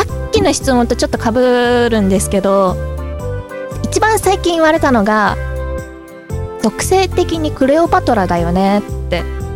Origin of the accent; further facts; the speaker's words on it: Nagoya, Aichi, Japan; now in Tokyo, Japan; 名古屋出身で東京に上京して一人暮らしをしてます。